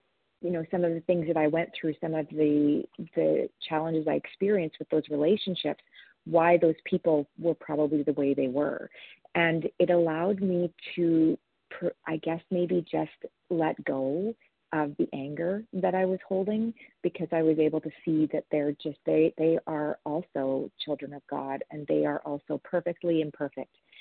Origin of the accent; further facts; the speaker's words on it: Alberta, Canada; now in Ontario, Canada; I'm from Alberta, Canada, currently in Ontario.